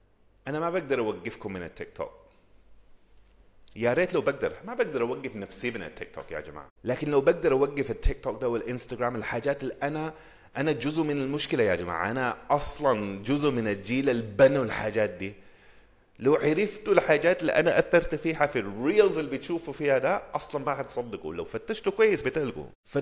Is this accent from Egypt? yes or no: no; England, United Kingdom; عشان في السودان كان عندكم حاجات نحن ما عندنا في إنجلترا في الموبايلات